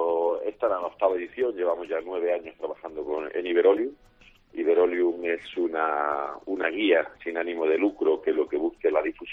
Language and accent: Spanish; Jaén, Andalusia, Spain; Y yo es que soy de Jaén, yo soy un fabricante de aceite de Jaén.